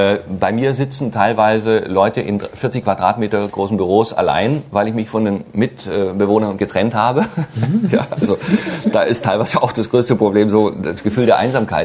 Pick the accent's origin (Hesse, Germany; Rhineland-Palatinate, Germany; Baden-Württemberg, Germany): Baden-Württemberg, Germany; Und ich als Schwabe habe damit gar nichts am Hut.